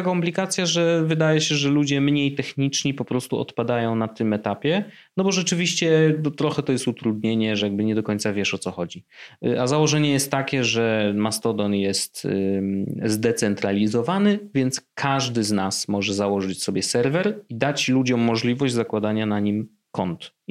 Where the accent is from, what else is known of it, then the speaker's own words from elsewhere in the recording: Warsaw, Masovian Voivodeship, Poland; jesteśmy z Warszawy.